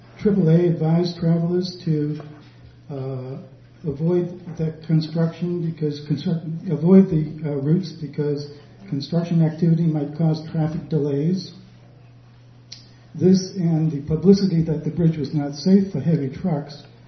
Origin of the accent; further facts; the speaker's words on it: Rockland, Maine, United States; now in Searsport, United States; I grew up in Rockland and have lived in Maine my whole life.